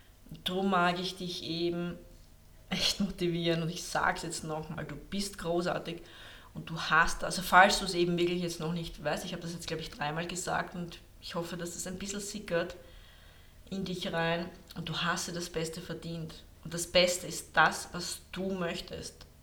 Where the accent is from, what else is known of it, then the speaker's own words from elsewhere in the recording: Lower Austria, Austria; accent: Austrian; now in near Vienna, Austria; ich bin ja in der Nähe von Wien, hört man eh fast gar nicht meinen österreichischen Akzent. Auf jeden Fall, ich bin jetzt nicht direkt in Wien, sondern in der Nähe von Wien lebe ich.